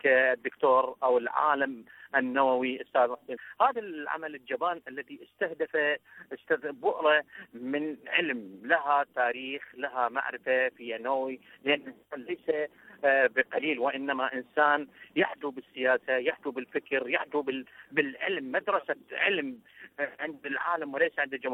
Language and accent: Arabic; Iraq; من العراق